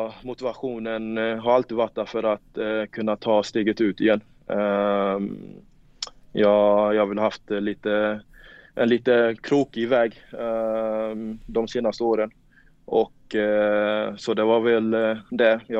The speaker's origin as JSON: {"language": "Swedish", "town": "Värnamo", "region": "Jönköping County", "country": "Sweden", "said": "Alltså, som du sa, jag är från Värnamo"}